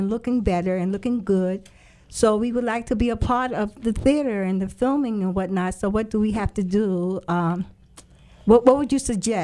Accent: New York, United States; now in Tampa, United States; Basically, I'm from New York, but right now I live in Tampa, Florida.

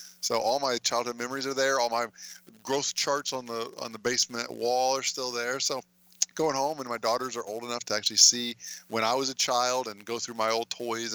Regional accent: Evansville, Indiana, United States; I grew up in Evansville, Indiana.

